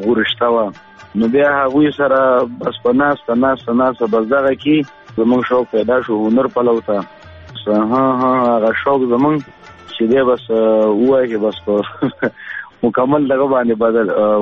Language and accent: Pashto; Afghanistan; also born or lived in Peshawar, Pakistan; یم زه د افغانستان یم خوګانی ورته وای نو دغه علاقې سره په دې کې بیا یو بل علاقه ده چې د پچیر اګام په نوم یادیږي نو هغې علاقې سره زما تعلق دی